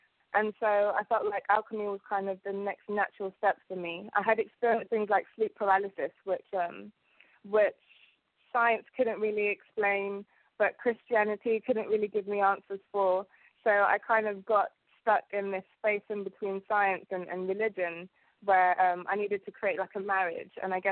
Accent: Uganda; born there; Okay, well, I was born in East Africa, and in Uganda there are five kingdoms.

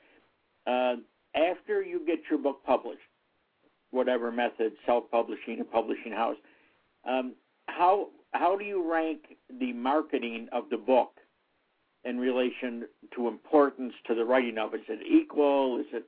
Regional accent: Las Vegas, Nevada, United States; And my hometown.

